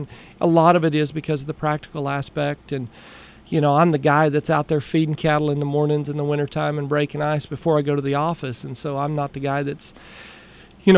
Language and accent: English; Nowata, Oklahoma, United States; I'm originally from Nowata, grew up in Nowata, born and raised, you know, all in Northeast Oklahoma.